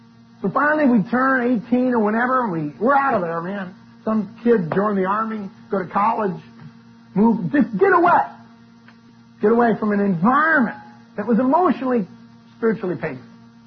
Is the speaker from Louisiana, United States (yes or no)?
yes; New Orleans, Louisiana, United States; I grew up in New Orleans, Louisiana, and thereabouts. Tremendous prejudice where I grew up.